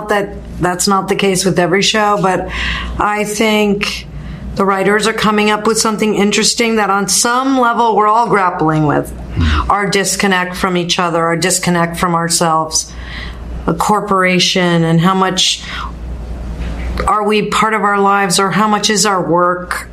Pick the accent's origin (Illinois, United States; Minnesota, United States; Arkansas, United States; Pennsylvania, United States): Illinois, United States; Chicago; born there; I was born in Chicago.